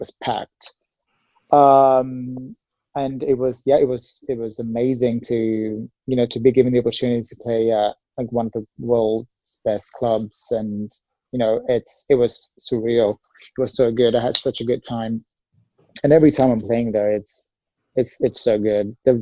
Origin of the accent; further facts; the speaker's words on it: Athens, Attica, Greece; And I've been born and raised in Athens, so